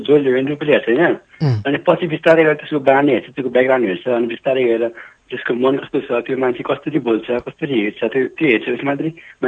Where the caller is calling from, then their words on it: Khalanga, Karnali Province, Nepal; म रुगुम खलङ्गादेखि